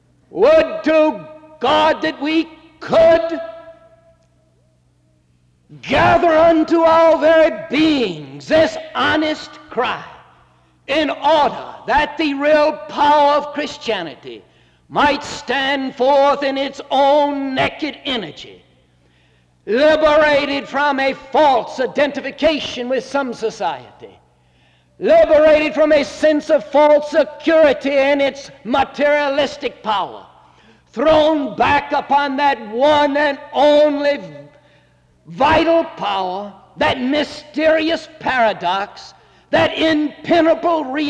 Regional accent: Birmingham, Alabama, United States; I grew up in Birmingham, Alabama

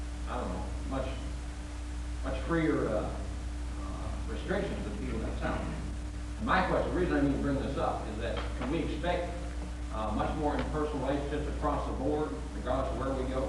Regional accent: Pennsylvania, United States; moved away; I'm from Pennsylvania, and I haven't been back there, you know, Yankee. Haven't been back there since 73.

